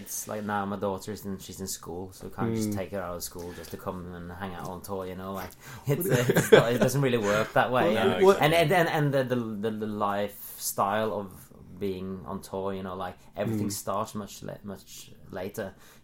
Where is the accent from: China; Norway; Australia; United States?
Norway; Oslo; English is a second language; doing a show there in my hometown.